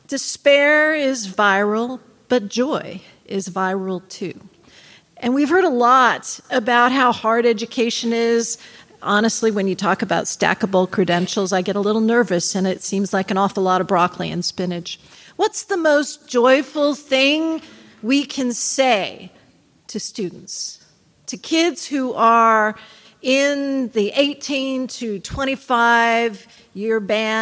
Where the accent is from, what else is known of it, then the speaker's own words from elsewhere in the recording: California, United States; I'm from California.